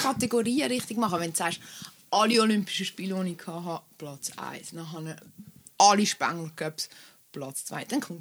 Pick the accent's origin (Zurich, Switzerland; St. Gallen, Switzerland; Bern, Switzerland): Zurich, Switzerland; Dübendorf; ich bin in Dübendorf Aglo aufgewachsen und plötzlich in der grossen Stadt sein